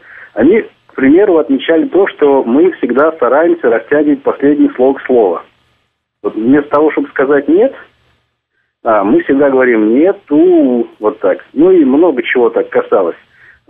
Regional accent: Penza Oblast, Russia; now in Moscow, Russia; Я родом с Пензенской области.

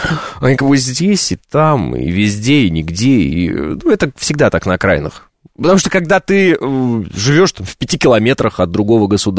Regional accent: Kazakhstan; now in Russia; Я сам из Средней Азии, если можно так выразиться. Мы с родителями переехали в 98-м году из Казахстана в Оренбургскую область.

